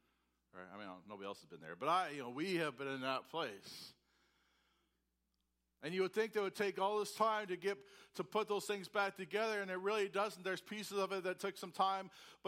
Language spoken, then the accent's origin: English; United States; Especially as an American. I have my rights. My rights.